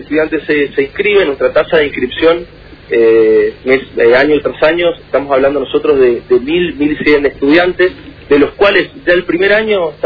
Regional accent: Argentina; el beneficio que hemos tenido nosotros, ¿no?, como ciudadanos argentinos

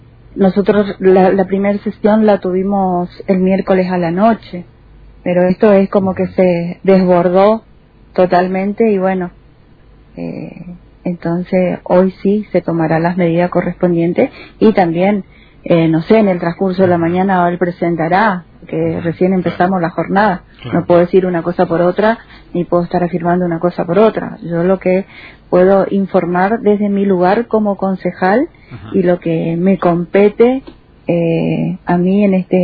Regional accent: Montecarlo, Misiones, Argentina; born there; Nací en Monte Carlo.

